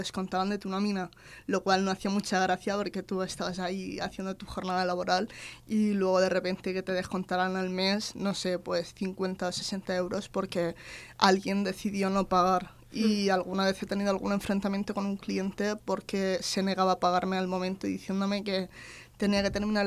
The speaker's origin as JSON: {"language": "Spanish", "town": "Alicante", "region": "Valencian Community", "country": "Spain", "said": "soy de Alicante."}